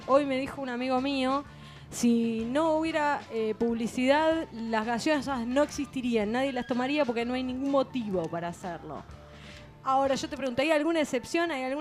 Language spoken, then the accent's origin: Spanish; Haedo, Buenos Aires Province, Argentina; porque yo sí soy de Aedo